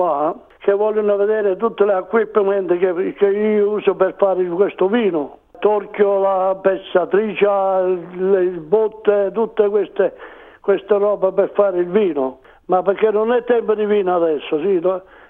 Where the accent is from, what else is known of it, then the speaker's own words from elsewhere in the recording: San Marco in Lamis, Apulia, Italy; now in Melbourne, Australia; Io vengo da San Marco in Lamis, provincia di Foggia.